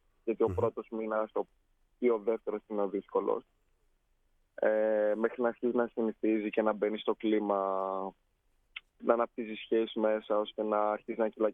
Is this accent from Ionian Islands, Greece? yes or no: no; Athens, Attica, Greece; also born or lived in Thessaloniki; Εγώ Αθήνα γεννήθηκα. Θεσσαλονίκη σπούδασα. Ο πατέρας μου είναι από τη Σπάρτη